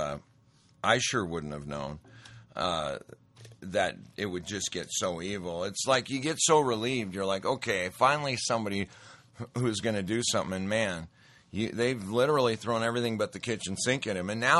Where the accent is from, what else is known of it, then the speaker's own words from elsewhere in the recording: Montana, United States; I'll tell you, I grew up in Montana. I went to a school that was out in the central Montana, almost, you know, close to dead center, right off the Rockies.